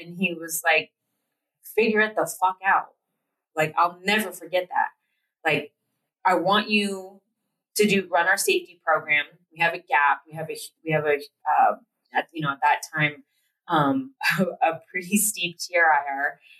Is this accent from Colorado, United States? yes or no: yes; Platteville, Colorado, United States; And we grew up in Platteville, Colorado.